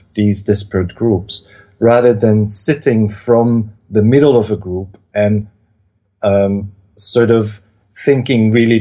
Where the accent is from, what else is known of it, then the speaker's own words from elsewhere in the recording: Belgium; growing up in Belgium, I very much grew up in a context in which Europe was set forth as something positive